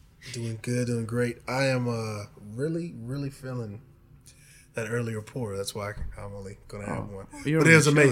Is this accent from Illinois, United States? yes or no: yes; Evanston, Illinois, United States; also born or lived in Chicago; I was raised in Evanston, born on the South Side, and pretty much, like, I don't say a lot of people, but like some folks, was moved around with my family, and then my family settled in Evanston.